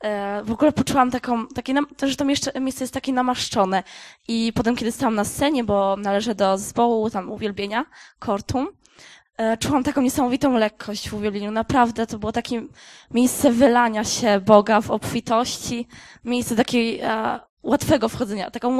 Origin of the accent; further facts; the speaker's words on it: Zduńska Wola, Łódź Voivodeship, Poland; jestem ze Zduńskiej Woli, z kościoła Kanaan.